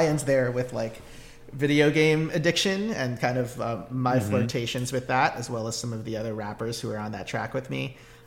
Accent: United States; It's like my family's from the Philippines. I'm Filipino American. I was born here in the U.S. and grew up here.

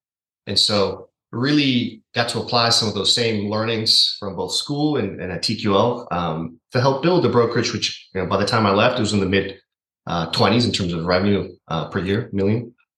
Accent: Ecuador; now in United States; I'm originally from Ecuador, moved to the U.S. in 2001. So had that immigrant mindset

